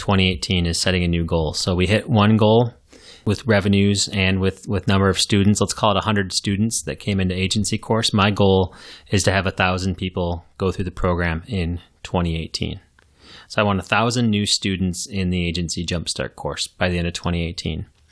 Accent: Minnesota, United States; I mean, I grew up in Minnesota. I know what cold is

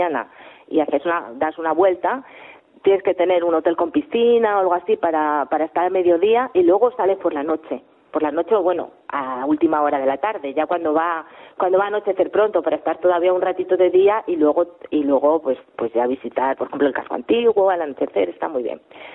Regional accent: Spain; siendo español, o española, tienes el estándar muy alto de playas

